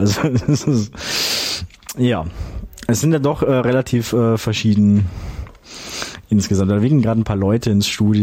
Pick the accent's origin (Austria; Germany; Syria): Austria; Graz, Styria; Ja, ich bin in Graz aufgewachsen. Ich wohne aktuell nicht mehr dort, aber würde schon eigentlich ganz gerne mal wieder hinziehen.